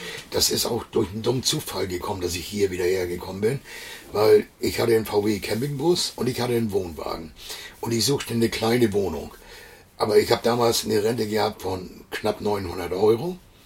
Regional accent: Schleswig-Holstein, Germany; ursprünglich komme ich ja aus Schleswig-Holstein.

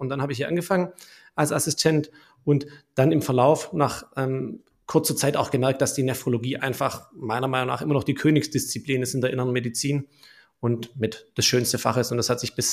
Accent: Baden-Württemberg, Germany; Also ich bin ein waschechter Schwabe und Schwaben gehen ja bekanntermaßen nicht so gern von zu Hause weg. Das heißt, in Tübingen studiert

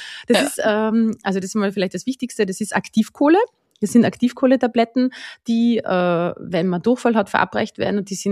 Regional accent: Tyrol, Austria; now in Lower Austria, Austria; Ich bin also ich bin aus Tirol und wohne in Niederösterreich mit meiner Familie, meinen zwei Hunden, habe ein Pferd. Bin auf einem landwirtschaftlichen Betrieb aufgewachsen

